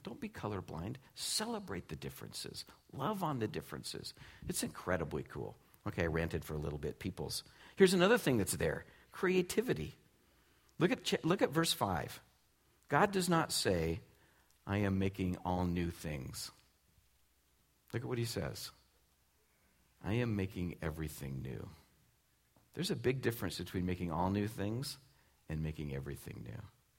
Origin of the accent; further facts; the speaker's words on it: California, United States; I grew up in California. Like, chili's not white.